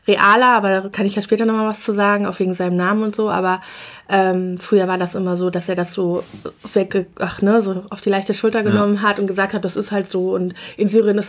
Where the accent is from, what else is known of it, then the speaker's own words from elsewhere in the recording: Bonn, North Rhine-Westphalia, Germany; wir kommen aus Bonn, also in Bonn bin ich geboren und es ist ja eine etwas kleinere Stadt, aber auch immer noch eine Großstadt. Und wir haben in so einem Vorort gewohnt.